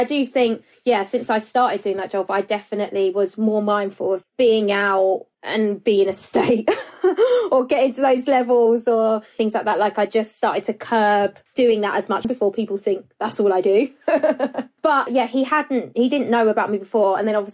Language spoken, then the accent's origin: English; London, United Kingdom; I am just me and I'm just … from Southeast London who, you know, says what she means and means what she says